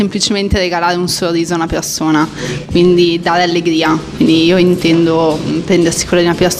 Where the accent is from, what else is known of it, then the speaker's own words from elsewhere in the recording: Magenta, Lombardy, Italy; Io sono di Magenta, quindi in provincia di Milano, qua vicino.